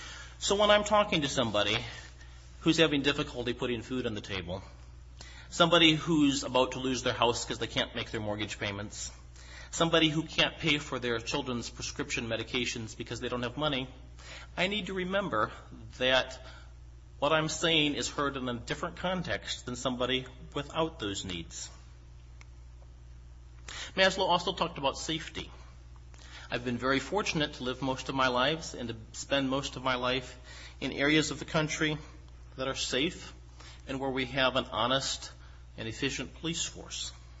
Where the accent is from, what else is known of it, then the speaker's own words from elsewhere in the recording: Michigan, United States; also born or lived in West Coast; I was raised in Michigan, and it's my opinion that people in Michigan speak pure English and don't have any accents.